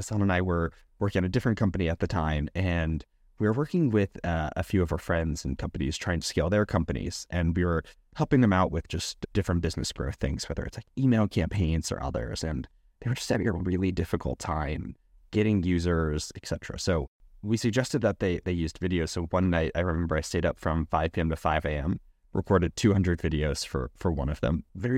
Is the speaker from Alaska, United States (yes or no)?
no; Michigan, United States; So, born and raised in Michigan. So, in the summers, I spent all my time in the water.